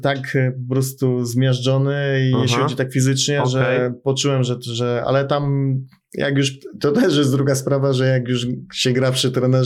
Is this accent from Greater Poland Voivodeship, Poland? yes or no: yes; Poznań, Greater Poland Voivodeship, Poland; jako Poznaniak, no to prawdziwa pyra